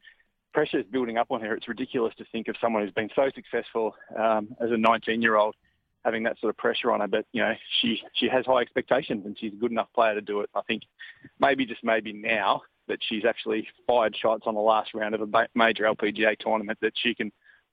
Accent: Australia; But the big one, I reckon, for us as Australian golf fans there was Sue Oh.

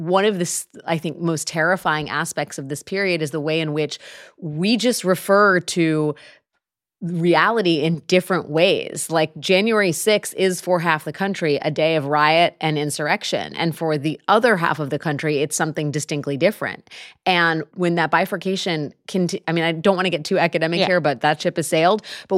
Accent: Washington, District of Columbia, United States; I grew up in Washington, D.C. It'll always be National Airport for me.

